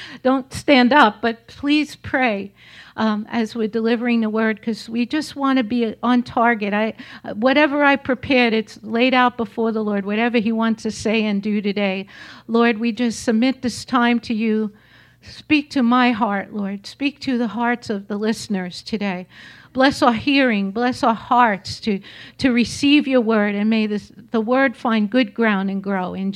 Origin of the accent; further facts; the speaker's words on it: New York, United States; I'm a New Yorker, right? So my personal favorite season is the fall.